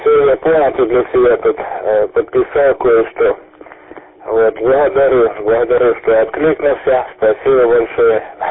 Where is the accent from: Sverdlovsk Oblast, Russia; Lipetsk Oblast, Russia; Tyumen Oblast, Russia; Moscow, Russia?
Lipetsk Oblast, Russia; Yelets; я из Ельца.